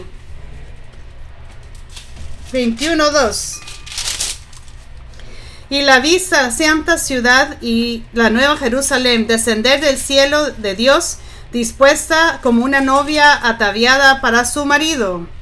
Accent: Qingdao, Shandong, China; Vengo de la China y vengo de una provincia que se llama Qingdao.

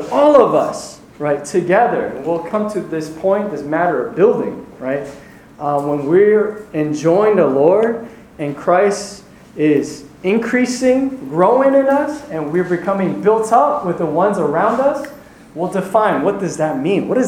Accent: Edison, New Jersey, United States; now in Piscataway, United States; And I am from New Jersey. I live in Piscataway. I grew up in New Jersey. I grew up in Edison. And then I was in the church in Franklin. With the exception of 2 years, and still there in New Jersey.

